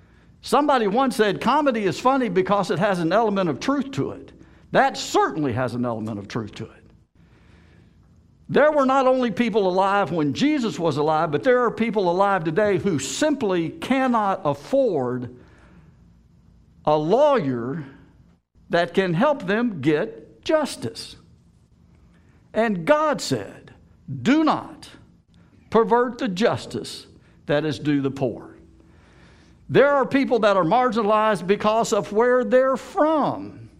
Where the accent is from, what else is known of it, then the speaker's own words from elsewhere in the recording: Kentucky, United States; You may like what I'm saying until I tell you I'm from Kentucky.